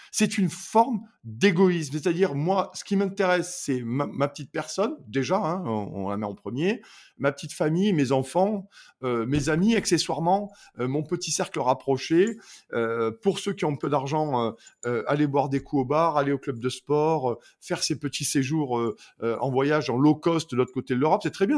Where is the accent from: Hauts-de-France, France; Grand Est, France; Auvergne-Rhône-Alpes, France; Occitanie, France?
Occitanie, France; Montpellier; moi, je suis de Montpellier, dans le sud de la France